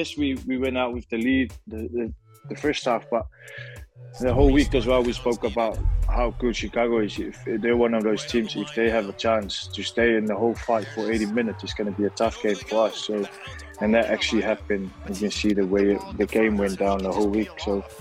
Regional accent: Samoa; now in New Orleans, United States; As you know, I'm from Samoa. I was born and raised in Samoa, so I'm from. There's no winter where I'm from

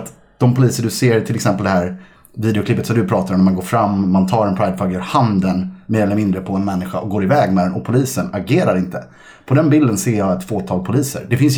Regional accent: Gothenburg, Västra Götaland County, Sweden; Alltså den här, jag är från Göteborg.

